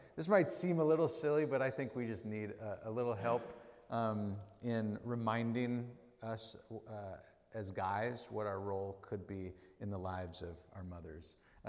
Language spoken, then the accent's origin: English; Wisconsin, United States; But I'm being from Wisconsin. It's nice to hear of Wisconsinites still carrying the tradition of cheese.